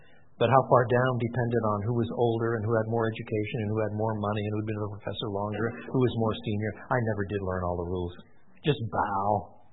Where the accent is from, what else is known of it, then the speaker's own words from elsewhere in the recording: Quebec, Canada; Now, I was brought up in French Canada, so I can do this business.